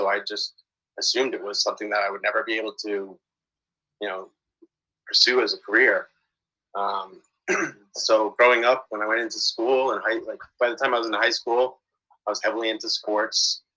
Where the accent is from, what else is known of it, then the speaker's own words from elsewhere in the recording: New Jersey, United States; Yeah, I grew up in New Jersey with four siblings, two brothers, two sisters, big family of six.